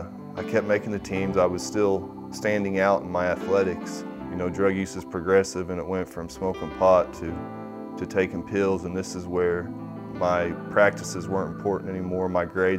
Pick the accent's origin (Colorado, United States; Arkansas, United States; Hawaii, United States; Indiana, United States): Indiana, United States; Shelbyville; I'm 33 years old. I'm from Shelbyville, Indiana. I went to Waldron High School, and I have a 9-year-old little boy.